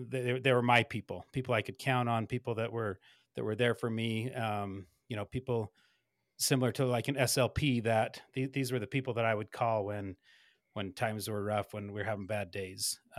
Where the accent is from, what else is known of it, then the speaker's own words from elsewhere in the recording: Springville, United States; I spent about 13 years as a volunteer firefighter and an EMT here in the town that I grew up in Springville.